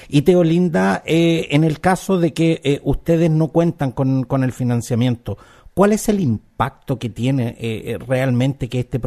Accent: Santiago, Santiago Metropolitan Region, Chile; porque quienes somos de Santiago, la zona central en general

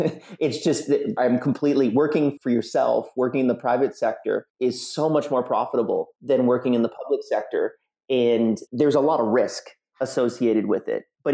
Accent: Canada; And our advantage in the market is I'm Canadian, so it's very cold here.

